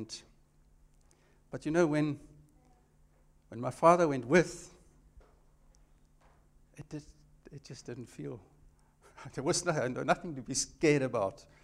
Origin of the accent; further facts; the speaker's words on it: Windhoek, Khomas, Namibia; I grew up in Windhoek, and we had we were staying on my grandfather's, he had a big 1 hectare yard there